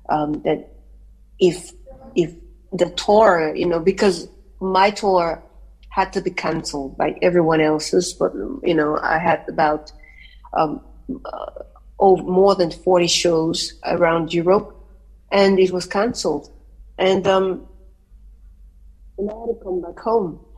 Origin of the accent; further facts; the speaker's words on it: Nigeria; I'm from Nigeria.